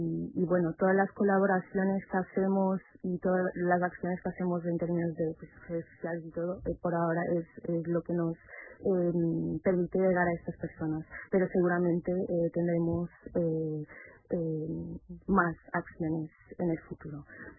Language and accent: Spanish; Portugal; Spanish is a second language; que soy portugués.